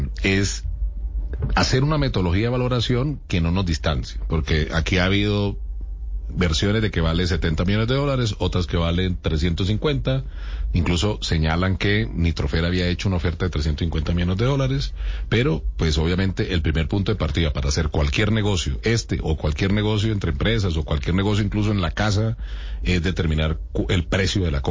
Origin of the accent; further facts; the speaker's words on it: Barrancabermeja, Santander, Colombia; incluso es de mi tierra, en Barranca Bermeja.